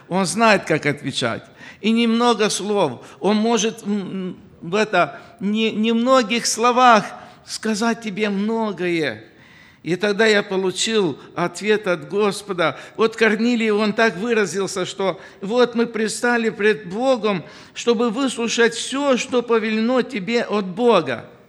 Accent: Moldova; Я помню, я знаю румынский язык, я молдаванин

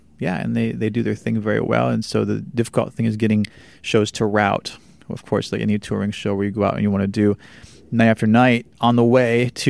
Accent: South Dakota, United States; now in Branson, United States; So when I started, I'm originally from South Dakota. Very, very isolated.

